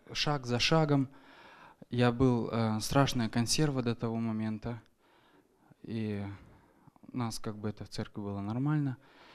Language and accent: Russian; Germany; Russian is a second language; «Окей, вообще-то, как немец, как логически думающий человек, я всегда думал, что это что-то нечисто, что-то не то».